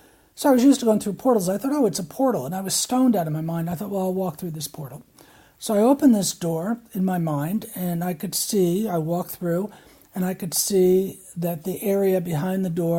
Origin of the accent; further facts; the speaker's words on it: Southold, New York, United States; I grew up on the North Shore on the very end in a little town called Southold by Greenport, which is now a kind of a destination town